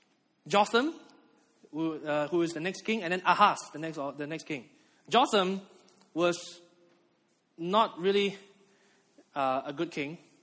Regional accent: Malaysia; I said, I'm from Malaysia.

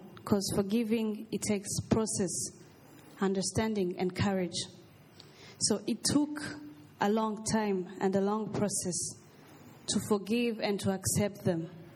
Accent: Rwanda; I'm from Rwanda. As you said, our country experienced a genocide in 1994.

